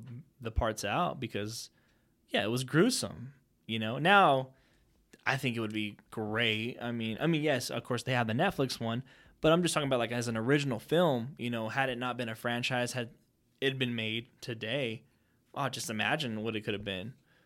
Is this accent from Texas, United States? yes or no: yes; Texas, United States; because you're from we're from Texas. I'm born and raised here.